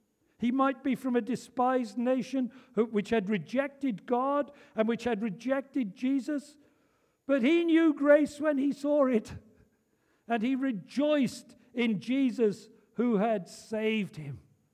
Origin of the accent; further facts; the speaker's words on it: Wales, United Kingdom; I'm Welsh. We're tactile people.